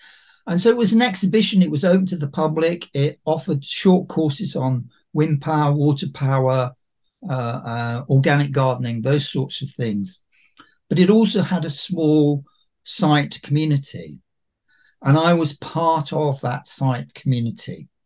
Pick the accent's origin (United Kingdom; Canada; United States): United Kingdom; Nottingham, East Midlands; So I was born and raised in Nottingham.